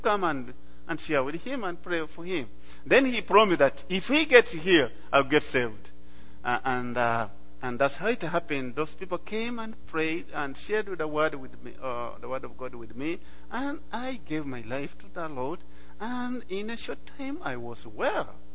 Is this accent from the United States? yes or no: no; Uganda; But I grew up in the Christian family in quotes. What, of course, almost everyone in Uganda calls himself a Christian